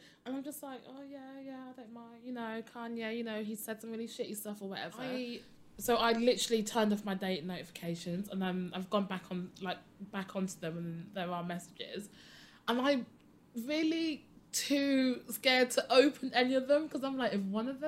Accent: Hackney, London, United Kingdom; I grew up in Hackney, you know, I'm a Londoner through and through

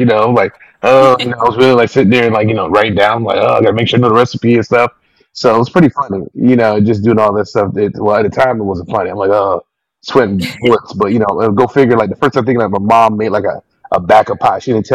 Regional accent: Miami, Florida, United States; now in Orlando, United States; I was born and raised in Miami. Born and raised in Miami, and then I've been now in Orlando now for 18 years.

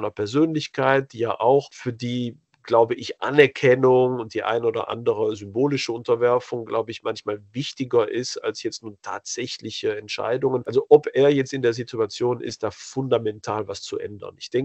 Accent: Belgium; als Europäer, als europäischer Patriot, der ich bin. Ich betrachte mich erheblich eher noch als Belgier, als Europäer, denn als Belgier zum Beispiel, das ja meine Nationalität ist.

